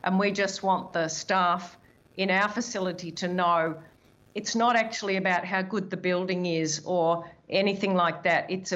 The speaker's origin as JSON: {"language": "English", "town": "Melbourne", "region": "Victoria", "country": "Australia", "tie": "born or raised there", "also_born_or_lived": "Oxford, United Kingdom", "said": "they brought me back to Australia when I was about three. And I've grown up in Melbourne and been here virtually the rest of my life, except for another small stint in the UK when my husband and I were doing some training in London."}